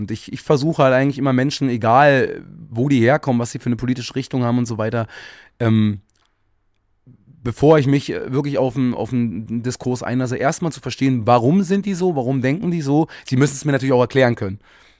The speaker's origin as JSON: {"language": "German", "region": "Berlin", "country": "Germany", "tie": "born or raised there", "said": "ich bin im Osten von Berlin groß geworden"}